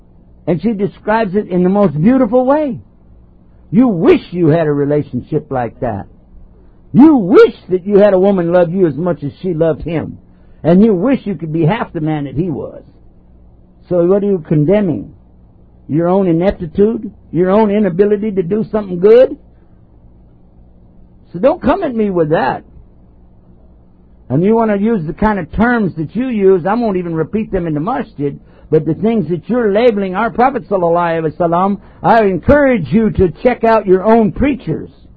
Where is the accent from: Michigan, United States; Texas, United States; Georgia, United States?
Texas, United States; Now I'm from Texas. We say crap all the time.